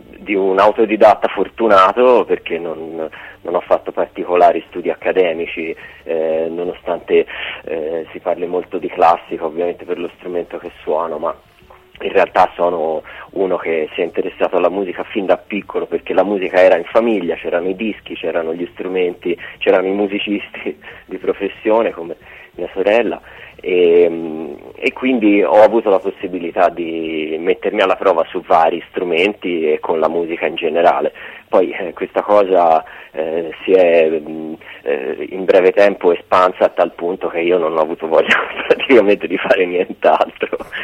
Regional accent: Florence, Tuscany, Italy; moved away as an adult; Sì, nasco a Firenze nel 78 e... fondamentalmente ci sono cresciuto e ci ho vissuto fino a circa 5 anni fa, in cui mi sono trasferito a Milano

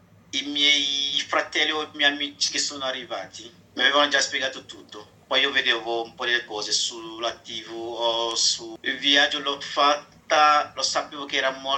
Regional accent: Côte d’Ivoire; now in Italy; sono ivoriano, nato il 13 dicembre 2001.

